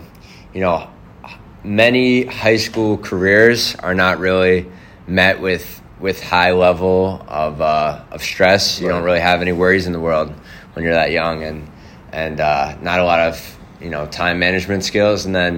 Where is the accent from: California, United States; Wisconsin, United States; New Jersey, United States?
New Jersey, United States; So I grew up originally in New Jersey. Pretty hotbed for the sport of lacrosse.